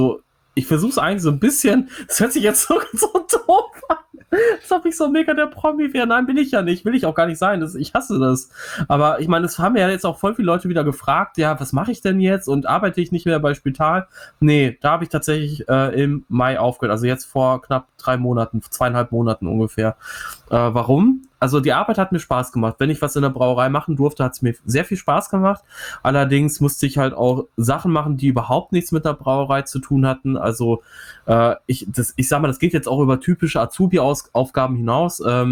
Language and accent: German; Bochum, North Rhine-Westphalia, Germany; born there; jetzt Bochum, meiner Geburtsstadt auch tatsächlich, muss ich ja sagen. Hier ist … vor 30 Jahren im St. Elisabeth Krankenhaus geboren worden.